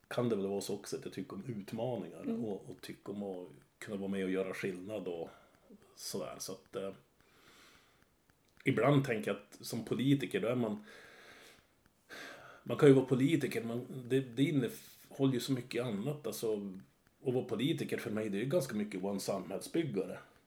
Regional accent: Västerbotten County, Sweden; Du är värmländska, jag är västerbottning.

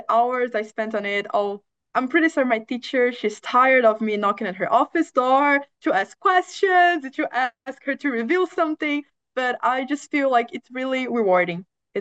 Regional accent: Brazil; now in New Mexico, United States; I'm originally from Brazil, but right now I'm studying at the New Mexico Military Institute. It's a boarding school in New Mexico.

